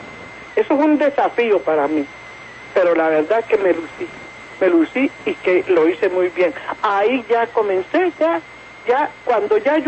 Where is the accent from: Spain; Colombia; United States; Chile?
Colombia; Robles; yo me crié en un pueblo, mi pueblito se llama Robles